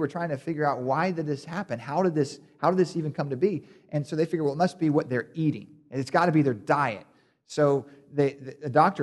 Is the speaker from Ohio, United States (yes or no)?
no; Middleburg, Florida, United States; When I was a kid, I grew up in Middleburg, and in Middleburg, which is across the river that way, on a little creek called Black Creek